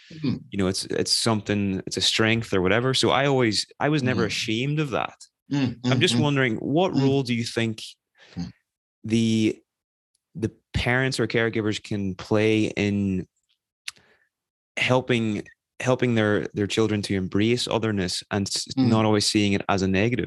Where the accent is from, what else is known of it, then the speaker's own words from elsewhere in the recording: Northern Ireland, United Kingdom; I grew up a ginger in Northern Ireland with red hair.